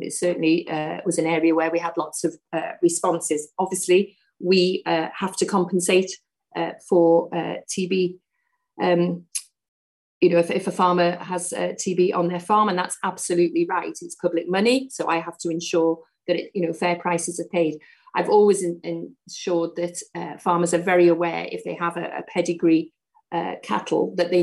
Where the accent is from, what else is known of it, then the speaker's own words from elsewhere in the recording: Wales, United Kingdom; I'm from North Wales